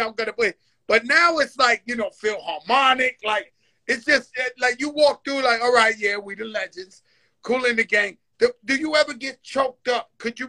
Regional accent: New York, United States; And you know, I'm from the Bronx. I get it.

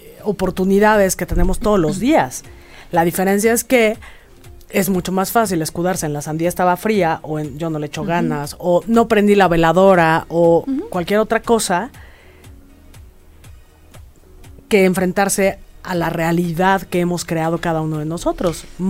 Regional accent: Mexico; Como mexicanos, el Malinche. Somos los hijos de la Malinche.

